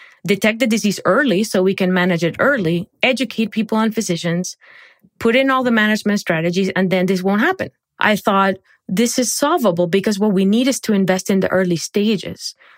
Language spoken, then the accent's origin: English; Barranquilla, Atlántico, Colombia; And so I grew up in Barranquilla, Colombia.